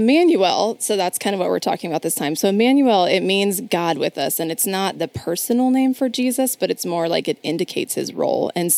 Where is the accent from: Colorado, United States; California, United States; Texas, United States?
Colorado, United States; I'm from Colorado. And so we're going to Colorado this year for Christmas.